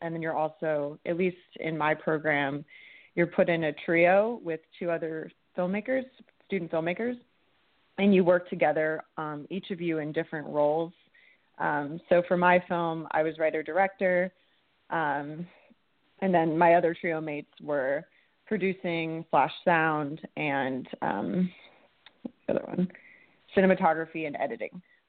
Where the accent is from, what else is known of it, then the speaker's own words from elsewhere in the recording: San Jose, California, United States; So I'm from San Jose, California, and yeah, so the Bay Area.